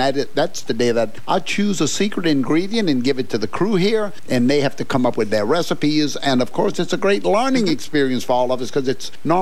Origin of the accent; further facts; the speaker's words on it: St. James Parish, Louisiana, United States; coming from St. James Parish and growing up on Cabanossi Plantation, we got used to yogurt very early in life